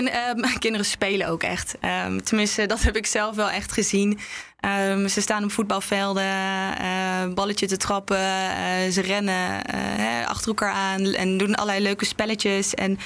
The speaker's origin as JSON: {"language": "Dutch", "country": "Netherlands", "said": "als ik kom uit Nederland. Ik ben niet opgegroeid met het gebruik van een kapmes."}